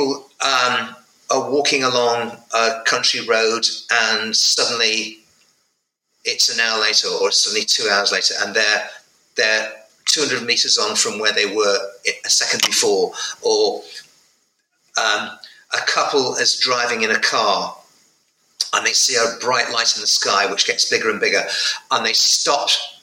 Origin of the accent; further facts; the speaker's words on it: North West England, United Kingdom; But in provincial England, in Northwest England in 1972, sure, made no sense.